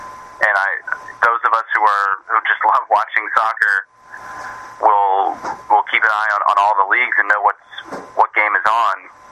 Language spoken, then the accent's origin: English; New Jersey, United States; now in New York, United States; I'm a proud New Jerseyan. I live in New York now, but I'm one of those people who will proudly say I'm from Jersey.